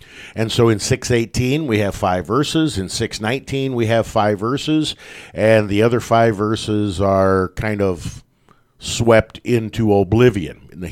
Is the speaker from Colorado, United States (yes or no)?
no; West Point, Nebraska, United States; Growing up in my hometown, about 100 miles north of Lincoln, up in West Point